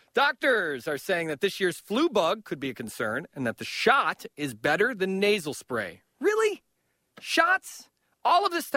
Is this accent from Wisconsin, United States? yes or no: no; Chicago, Illinois, United States; as a Chicagoan, it blows my mind, it's stacked parking.